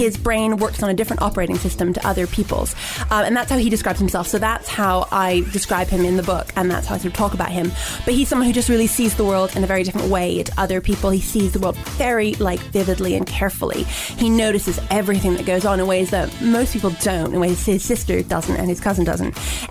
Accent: California, United States; born there; I didn't grow up in New York. I was born in California, so it's a place that I knew.

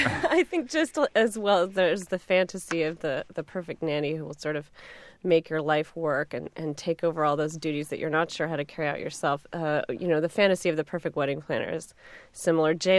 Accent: Texas, United States; The South has a tradition of that. I grew up in Texas, actually, but chose not to get married there.

